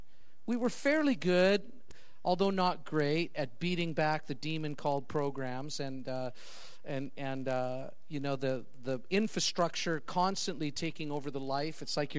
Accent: Canada; I'm a Canadian as well. I am Canadian.

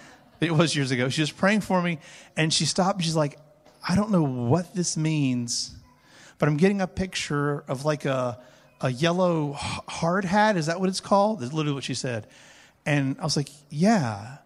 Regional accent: United States; and again, I'm American, so I may be speaking of my own context more than yours.

